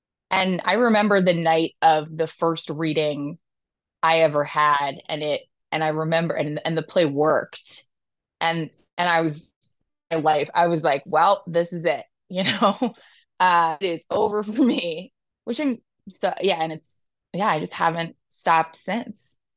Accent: New York City, New York, United States; now in Los Angeles, United States; I'm from New York. I'm born and raised in New York City. I've been in Los Angeles for probably like 5.5 years.

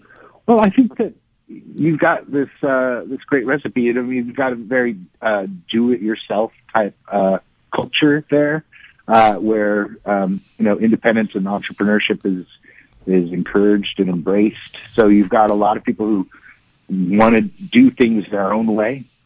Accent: Portland, Oregon, United States; also born or lived in Eugene; I was born in Eugene. I was raised in Portland. I went to Grant High School.

